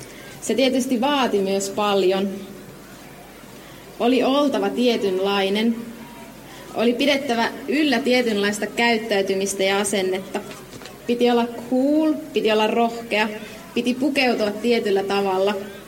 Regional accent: Kemijärvi, Lapland, Finland; 14-vuotiaana pelasin 2 joukkueessa, koska mun omalle ikäluokalle ei ollut mun kotikaupungissa eli Kemijärvellä joukkuetta.

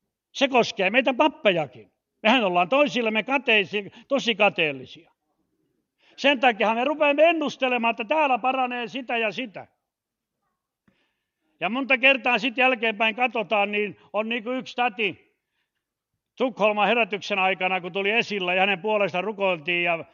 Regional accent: Ostrobothnia, Finland; meillä Pohjanmaalla sanotaan vain gruppi.

